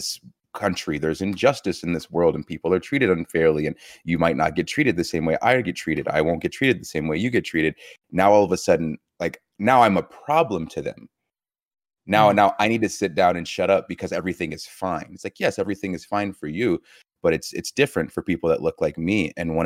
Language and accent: English; Georgia, United States; Many times, growing up in Georgia, whether I was getting, pulled over or just like pulled out of a crowd